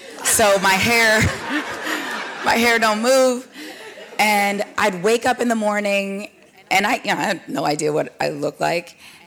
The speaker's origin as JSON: {"language": "English", "town": "Omaha", "region": "Nebraska", "country": "United States", "tie": "born or raised there", "lives_now": "Pleasanton, United States", "said": "I grew up originally, I'm from Omaha, Nebraska, and my parents got transferred to the Bay Area to a town called Pleasanton."}